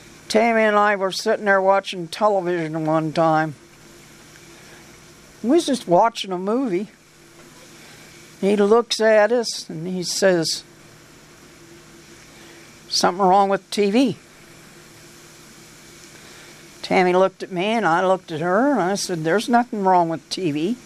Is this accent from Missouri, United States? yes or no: yes; Blue Springs, Missouri, United States; And we grew up in Blue Springs, mostly Blue Springs, and I went to third grade in Kansas City School District